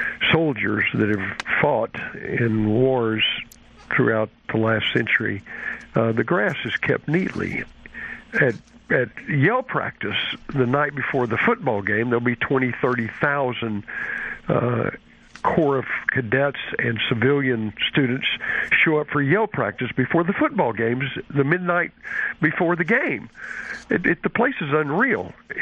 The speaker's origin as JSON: {"language": "English", "region": "Texas", "country": "United States", "accent": "Texan", "said": "If I talk in Texan, you'll have to understand, you're not going to get every other word, but anyway, I'm a Southerner, so I'll do my best."}